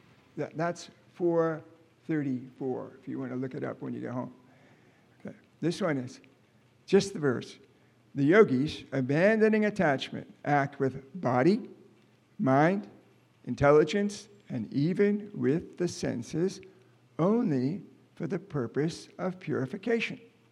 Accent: Japan; I mean, I was raised in Japan

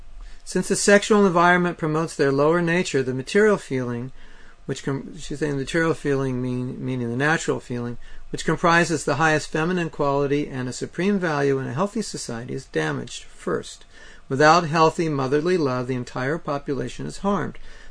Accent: India; now in Los Angeles, United States; I am in Los Angeles studying a course in 3D animation, but I'm actually from India

